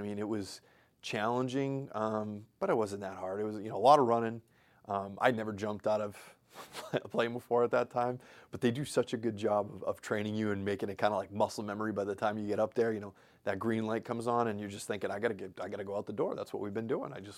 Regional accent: New England, United States; also born or lived in Lowell, Massachusetts; I was born in Lowell, Massachusetts, but kind of grew up all over New England.

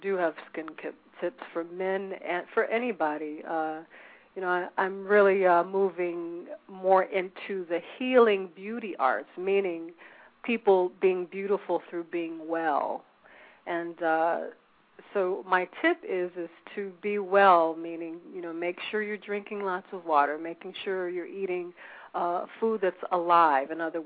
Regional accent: United States; I can speak on my own experience growing up in America.

